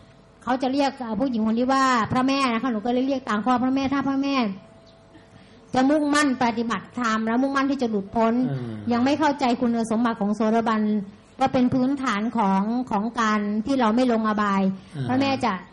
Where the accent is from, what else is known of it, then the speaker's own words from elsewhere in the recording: Sisaket, Thailand; หนูมาจากศรีสะเกษค่ะ